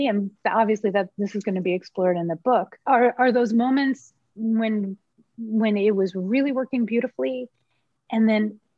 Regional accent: Philadelphia, Pennsylvania, United States; I'm from Philly

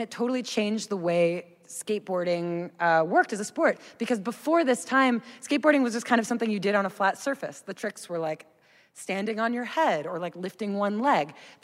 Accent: United States; because I'm an idiot and I'm an American

